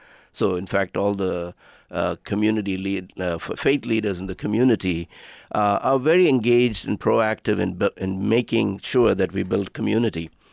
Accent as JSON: {"language": "English", "country": "India", "tie": "born or raised there", "said": "growing up in India, one of the beacons that we had was something like the civil rights movement."}